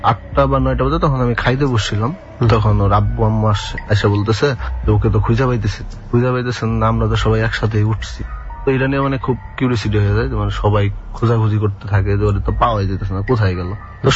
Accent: Jamalpur, Mymensingh Division, Bangladesh; আমার দেশের বাড়িতে, আমার হোম ডিস্ট্রিক্ট হলো জামালপুর।

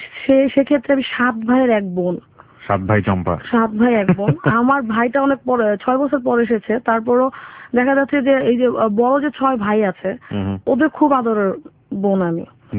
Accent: Dhaka, Dhaka Division, Bangladesh; born there; আমার জন্মস্থান হচ্ছে বাড্ডায়।

